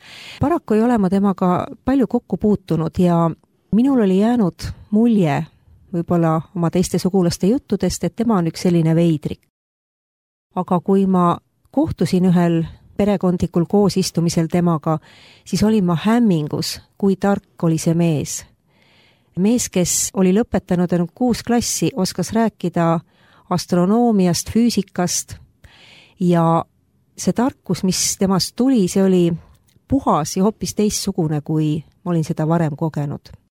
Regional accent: Tartu, Tartu County, Estonia; Mina olen põline Tartu tüdruk. Olen sündinud Tartus, kasvanud Tartus ja elan siiamaani Tartus. Minu pere ei olnud kristlik

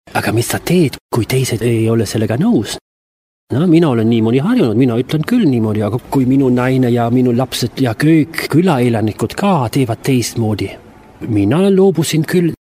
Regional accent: Belgium; Estonian is a second language; Minu kodumaal on Belgias

